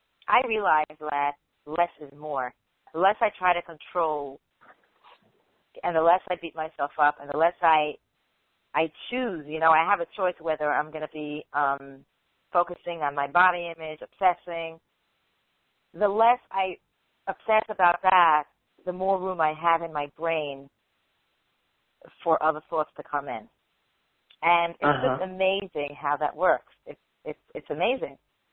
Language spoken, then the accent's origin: English; New Jersey, United States; Actually, I'm from New Jersey, but my phone number is from when I was in Brooklyn.